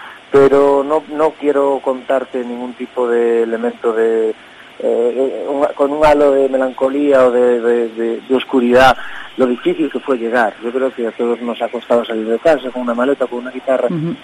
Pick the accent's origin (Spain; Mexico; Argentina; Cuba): Spain; Ferrol, Galicia; also born or lived in Pantín; soy de Ferrol a mucha honra, pero viví toda mi vida entre Pantín y Ferrol